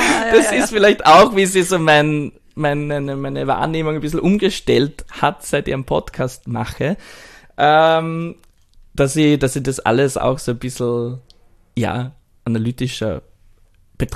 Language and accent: German; Austria; now in Japan; dass ich mich seit dem Umzug nach Japan viel mehr als, ich weiß nicht, ich würde nicht sagen als Österreicher, aber als Europäer vielleicht fühle.